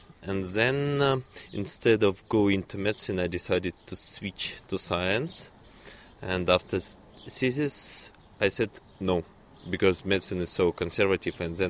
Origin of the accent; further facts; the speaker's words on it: Kazan, Tatarstan, Russia; born there; English is a second language; from Russia, and I was born in Kazan.